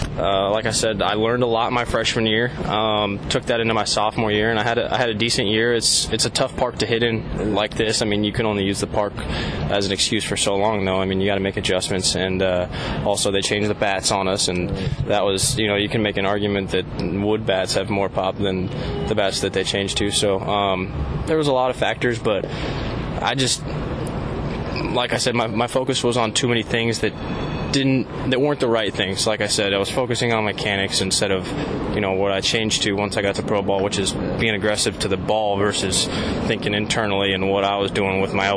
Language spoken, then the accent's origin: English; Long Beach, California, United States; So growing up in Long Beach, being able to watch Long Beach and then go there was a very cool thing for me.